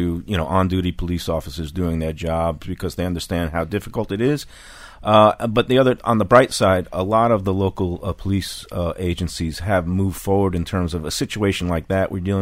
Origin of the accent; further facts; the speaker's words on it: New York, United States; I grew up in New York